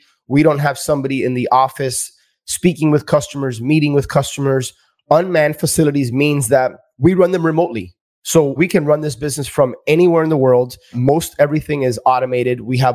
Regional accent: Miami, Florida, United States; I grew up in the Kendall area. Kendall is a sub-city within Miami.

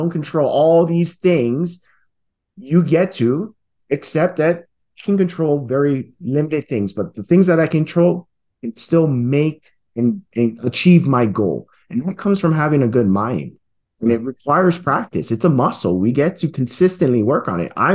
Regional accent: Hawaii, United States; moved away as an adult; now in Reno, United States; Currently, I'm in Reno, Nevada. However, mm-hmm. when we started, I'm born and raised in Hawaii, and I just moved here about 18 months ago.

